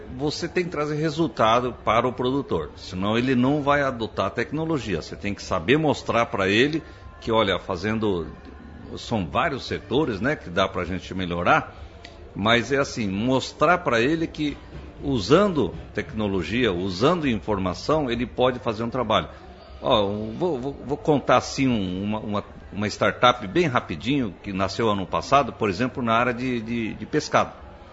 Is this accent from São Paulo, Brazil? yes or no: no; Londrina, Paraná, Brazil; eu sou de Londrina, sou agrônomo